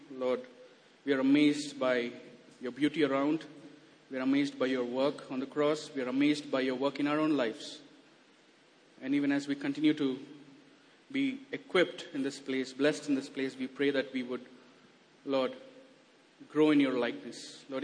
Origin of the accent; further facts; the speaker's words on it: Odisha, India; born there; I was born in Orissa because my dad lived abroad, so my mom was living with my grandparents. So I grew up with missionary background, right?